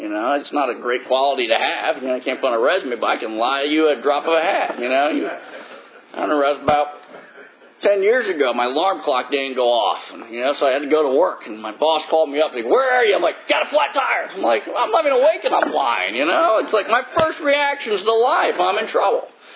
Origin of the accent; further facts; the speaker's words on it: New Jersey, United States; And, you know, I grew up in Jersey. And in Jersey, you go to the Brooklyn Bridge, you see the drunks.